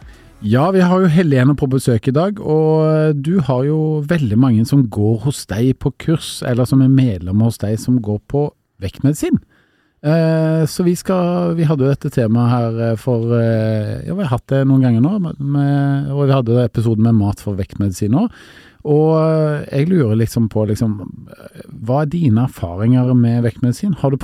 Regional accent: Stavanger, Rogaland, Norway; Det er Stavanger, selvfølgelig. Vi kommer jo begge fra Stavanger.

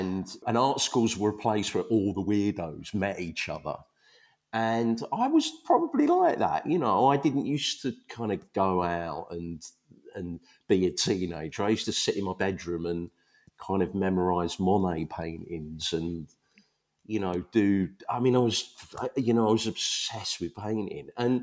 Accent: Leytonstone, London, United Kingdom; But no, I am an Essex boy.

